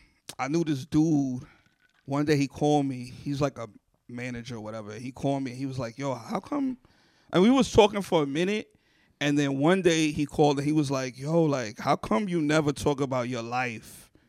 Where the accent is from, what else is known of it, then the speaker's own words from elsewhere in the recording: Bronx, New York, United States; Boy. It's your boy. It's your boy. Stop playing. … I'm from the Bronx.